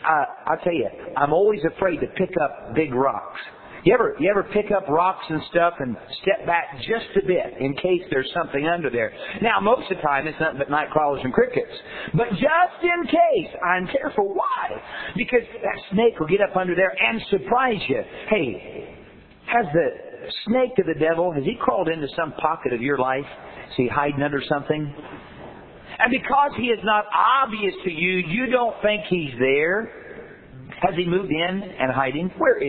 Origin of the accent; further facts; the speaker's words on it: Indiana, United States; Well, I didn't think anything of it. I'm from Indiana. It looked like a garter snake to me